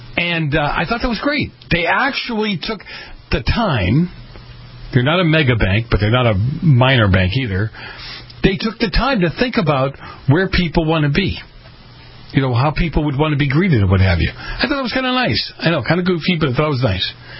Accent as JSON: {"language": "English", "region": "New England", "country": "United States", "tie": "born or raised there", "said": "See, I grew up in New England, where doo-wop was prevalent."}